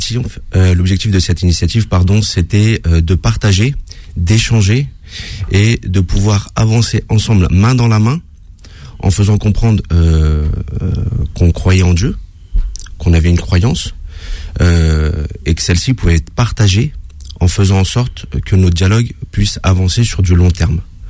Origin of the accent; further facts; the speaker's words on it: Villeparisis, Île-de-France, France; j'ai grandi dans une cité. J'ai grandi, ça fait plus de 40 ans que je suis... J'ai 42 ans, je suis né à Villeparisis, j'ai grandi à Villeparisis.